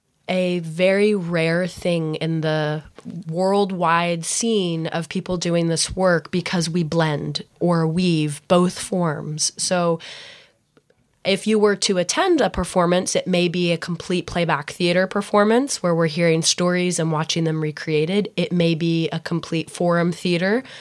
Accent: Deep South, United States; I am a Southerner by trade. I grew up in the Deep South

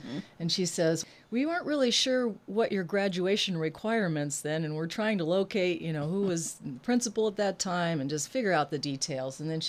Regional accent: Montana, United States; also born or lived in Hawaii; with my growing up in Montana and Hawaii, I was always a minority where I went to school, being on the Indian reservation, and then with that whole melting pot on the islands of Hawaiian and Japanese and Filipino and Portuguese.

